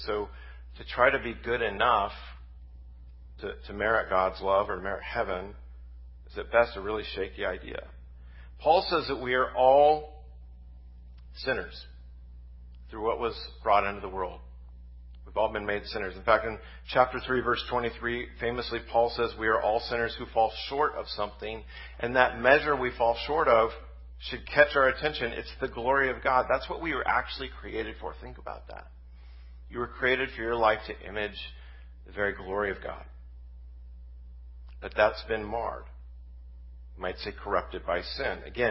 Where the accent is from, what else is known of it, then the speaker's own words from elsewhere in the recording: Salem, Oregon, United States; When I was a kid, I grew up in West Salem, went to Brush College Elementary